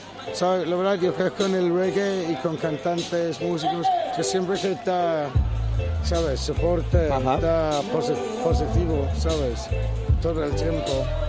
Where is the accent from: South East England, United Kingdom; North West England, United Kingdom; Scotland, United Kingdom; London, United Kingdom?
South East England, United Kingdom; Brighton; Spanish is a second language; Brighton, se llama Brighton.